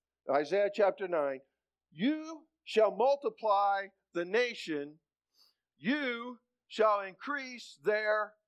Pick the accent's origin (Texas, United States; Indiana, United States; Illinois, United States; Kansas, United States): Kansas, United States; Growing up in Kansas, man, we like walking out there in that wheat field.